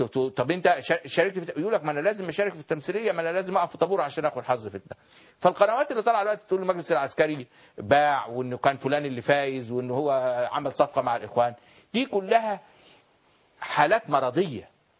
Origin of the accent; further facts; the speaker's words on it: Egypt; احنا عندنا في مصر المافيا، انه هو عايز يغير الاوضاع حتى يستفيد من تغيير الاوضاع، يغير القانون،